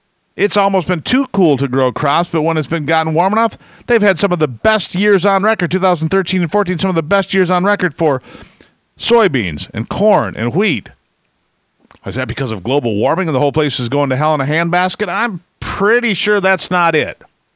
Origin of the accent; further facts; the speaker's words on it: Michigan, United States; When I was a kid, growing up in Michigan, before we had air conditioning, so it was really kind of a critical thing.